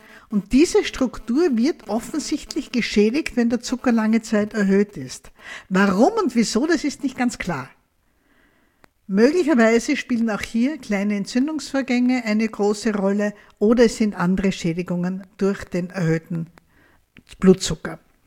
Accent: Graz, Styria, Austria; Ich bin Jahrgang 1958, bin in Graz aufgewachsen.

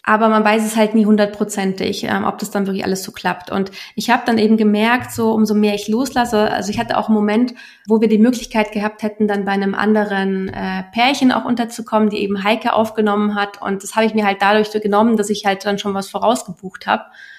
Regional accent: Munich, Bavaria, Germany; born there; ich bin zwar in München geboren und ich liebe auch so in der Stadt

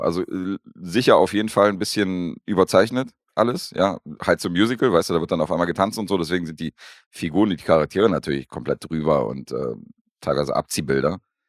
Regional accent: Berlin, Germany; weil ich bin ja Berliner, gebürtiger.

